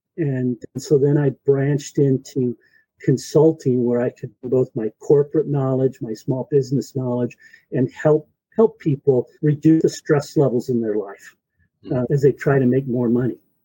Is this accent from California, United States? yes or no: yes; Yucaipa, California, United States; I grew up in Yucaipa, California.